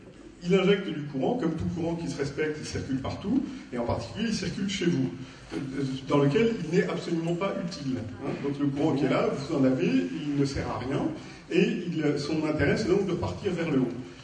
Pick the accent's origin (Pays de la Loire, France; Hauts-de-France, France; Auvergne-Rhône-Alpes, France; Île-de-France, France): Île-de-France, France; Paris; now in Quiberon, France; je suis parisien et je vais passer tout l'été à Quiberon, où on est installé depuis décembre 2015